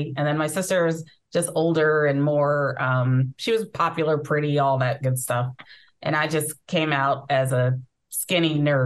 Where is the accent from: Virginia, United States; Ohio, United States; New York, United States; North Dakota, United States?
New York, United States; Staten Island; also born or lived in Midwest; Originally from the Midwest, but raised in Staten Island, New York during my formative years.